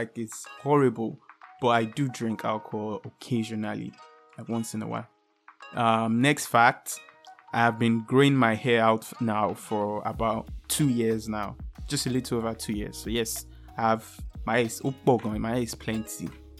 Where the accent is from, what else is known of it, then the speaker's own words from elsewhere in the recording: Benin City, Edo, Nigeria; born there; Fact number three, I was born in Benin City, Edo State, Nigeria.